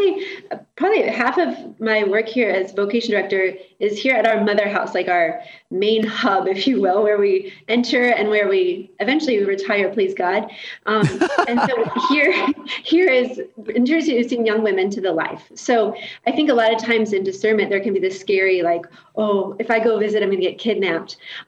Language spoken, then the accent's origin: English; Kentucky, United States; So I grew up in Kentucky, as you mentioned in the beginning, and where I grew up, I had no concept of religious life.